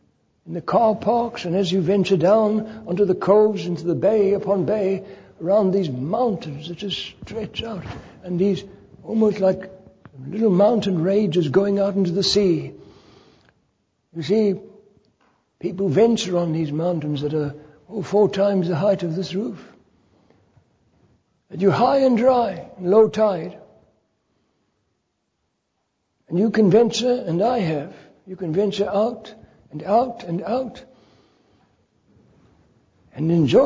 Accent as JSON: {"language": "English", "town": "Cape Town", "region": "Western Cape", "country": "South Africa", "tie": "born or raised there", "said": "waiting for people in my hometown of Cape Town, South Africa."}